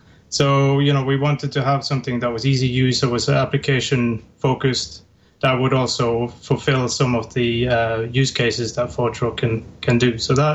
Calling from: Bergen, Vestland, Norway; I'm speaking from Bergen in Norway.

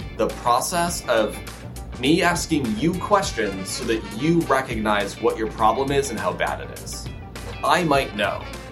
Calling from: Los Angeles, California, United States; Los Angeles, California. It's 93 degrees today.

